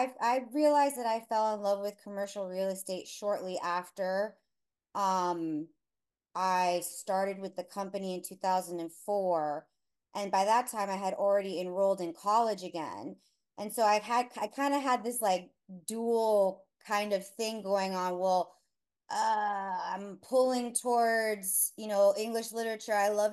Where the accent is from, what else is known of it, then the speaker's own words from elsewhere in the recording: Hialeah, Florida, United States; Yes, I actually grew up in Hialeah and I've lived in Pembroke Pines, now Sunrise, Florida by the Sawgrass Mills Mall.